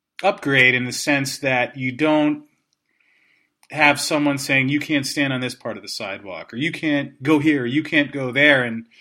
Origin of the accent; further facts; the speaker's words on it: United States; it was because of the conditioning I've received, growing up in America my entire life.